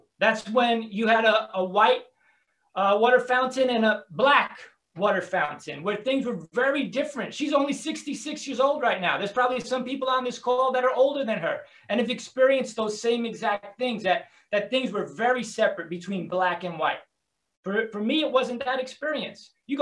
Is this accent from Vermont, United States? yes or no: no; Bronx, New York, United States; I growing up in the Bronx, I didn't really spend too much time in Harlem